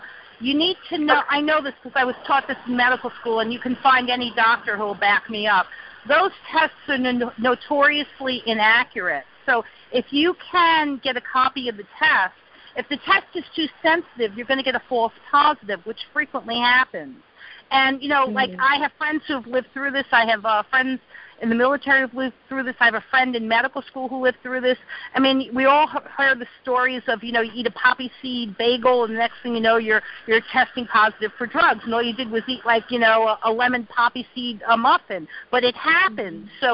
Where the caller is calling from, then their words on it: Manhattan, New York, United States; I'm calling from Manhattan, and I'm sorry I joined late.